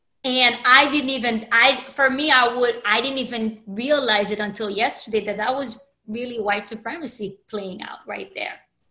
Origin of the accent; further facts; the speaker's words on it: Haiti; as you know, I'm from Haiti